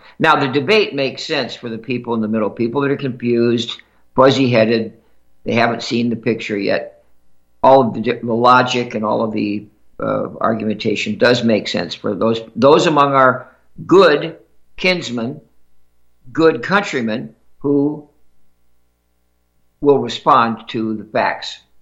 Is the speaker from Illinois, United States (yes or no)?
no; New York City, New York, United States; That kind of hits home to this New Yorker. I was born on Fifth Avenue.